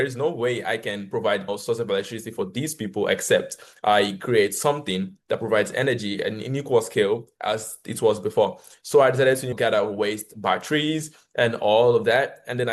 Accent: Lagos, Nigeria; I'm from Nigeria, Lagos, Nigeria, and we see and face problems all the time.

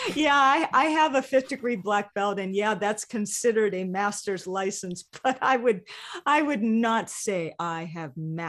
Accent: Hawaii, United States; There's something magical about growing up in Hawaii. Being chill is sort of a thing.

